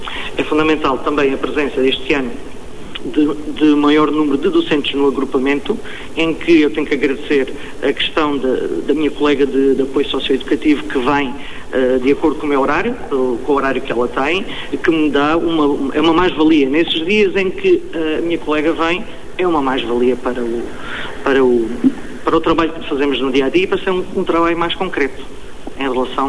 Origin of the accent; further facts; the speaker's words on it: Baleizão, Beja, Portugal; sou filho de aldeia e também sei o que é viver numa aldeia. Não sou daqui, sou do Conselho de Beja. A minha terra natal é Baleizão, que em linha reta é relativamente perto daqui. E é completamente um meio rural de aldeia diferente do citadino.